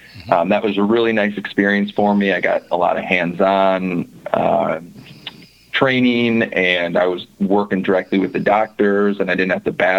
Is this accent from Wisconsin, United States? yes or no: yes; Wisconsin, United States; Yeah, so coming from Wisconsin, I grew up in southern Wisconsin, and I went to undergraduate at UW-Madison.